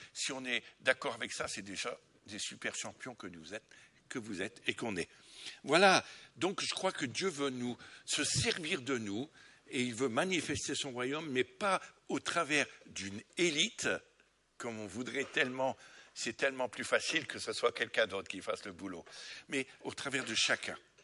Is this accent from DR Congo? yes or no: no; Amiens, Hauts-de-France, France; born there; Mon origine, en fait, je suis né à Amiens dans le Nord, mais mon origine est bretonne. Du côté de ma mère, ma grand-mère maternelle s'appelait Trécherel. Donc c'est bien de ce coin-là.